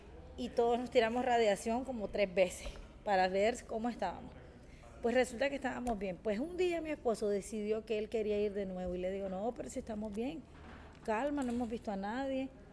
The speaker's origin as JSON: {"language": "Spanish", "country": "Nicaragua", "lives_now": "Chapel Hill, United States", "said": "soy de Nicaragua, y como dicen, estoy aquí en Chapel Hill de pasadita, no lo sabemos todavía."}